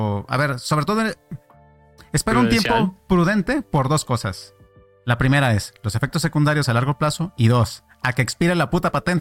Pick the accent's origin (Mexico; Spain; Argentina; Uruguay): Mexico; Bueno, soy mexicano.